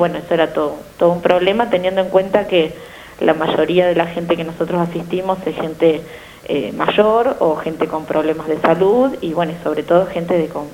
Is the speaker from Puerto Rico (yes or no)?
no; Tandil, Buenos Aires Province, Argentina; había una necesidad acá en Tandil, yo soy de Tandil, y así que bueno, también en lo personal muy contenta de haber vuelto a la ciudad.